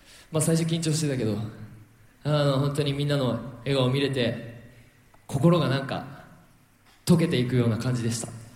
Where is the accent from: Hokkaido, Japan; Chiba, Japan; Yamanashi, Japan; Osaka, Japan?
Hokkaido, Japan; now in Tokyo, Japan; 本当にね、北海道から、ね、上京してもう7年経って本当にね今日ほどのね本当にこんなに嬉しいことは本当にございません。